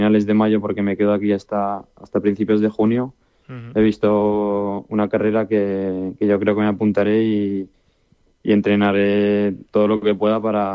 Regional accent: Zaragoza, Aragon, Spain; now in Sweden; la bandera del Real Zaragoza, que es la ciudad de donde vengo. Y orgulloso, la verdad.

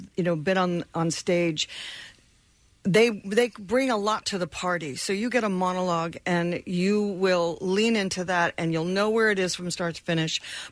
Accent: Florida, United States; also born or lived in England; Yeah. I grew up in Florida.

